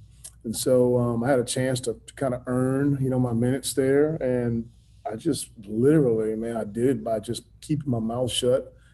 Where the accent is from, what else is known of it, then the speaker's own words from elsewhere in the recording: San Antonio, Texas, United States; And so, you know, when I grew up, I grew up in San Antonio, Texas.